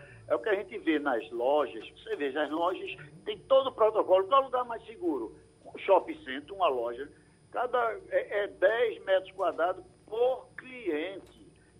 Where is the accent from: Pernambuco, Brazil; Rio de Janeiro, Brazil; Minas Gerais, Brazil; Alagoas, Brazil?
Pernambuco, Brazil; você vai em Prazeres, eu sou lá de Piedade, passo ali em Prazeres